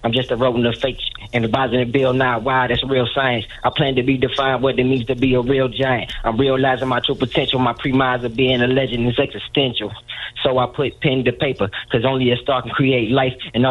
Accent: Greensboro, North Carolina, United States; I'm from Greensboro, North Carolina.

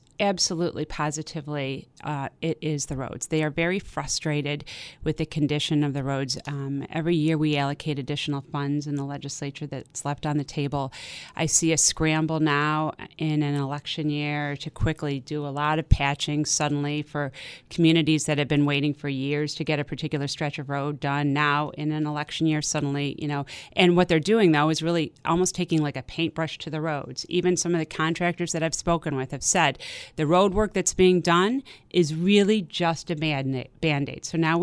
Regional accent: Amherst, New York, United States; now in Hamburg, United States; You know, I grew up in Amherst. My dad's a South Buffalo guy, and I grew up in Amherst. My mom is still in Amherst, and I've lived for the last 21 years in Hamburg.

